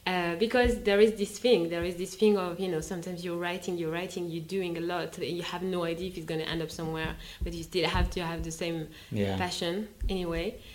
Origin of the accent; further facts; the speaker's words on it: France; I come from France